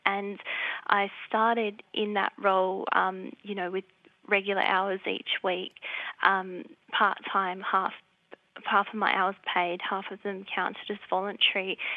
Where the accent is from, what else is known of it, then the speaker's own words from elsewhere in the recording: Australia; I grew up in Australia, born here, and have actually had a couple of experiences